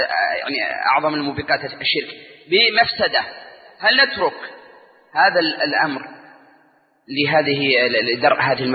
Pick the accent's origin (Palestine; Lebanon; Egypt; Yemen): Yemen; كما حصل عندنا في اليمن في عام 96